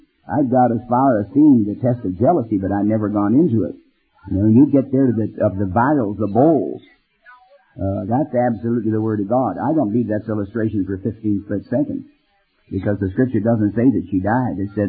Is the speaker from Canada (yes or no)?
yes; Canada; born there; Because, see, I was born in Canada